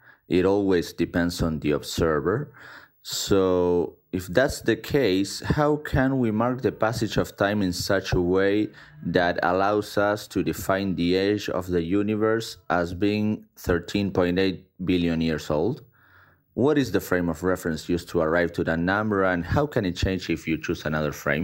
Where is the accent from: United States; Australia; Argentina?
Argentina; English is a second language; … from Argentina.